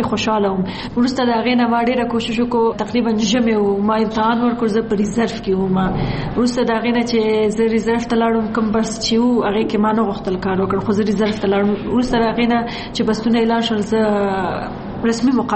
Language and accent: Pashto; Kunar, Afghanistan; زه د کونړ ولایت نه یم